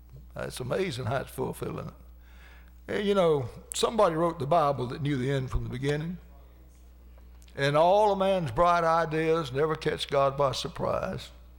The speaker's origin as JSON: {"language": "English", "region": "Georgia", "country": "United States", "said": "And as bad as I hate to say it, it's my home state of Georgia."}